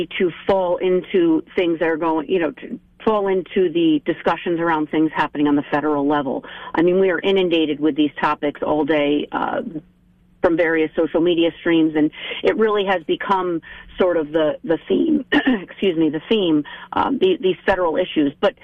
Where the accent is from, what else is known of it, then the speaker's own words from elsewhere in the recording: New York, United States; So I am born and raised here, which is probably my proudest accomplishment. I love growing up in Dutchess County and spent my whole childhood here